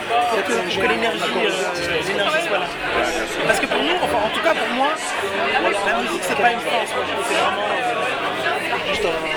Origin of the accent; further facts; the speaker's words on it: Paris, Île-de-France, France; De Paris.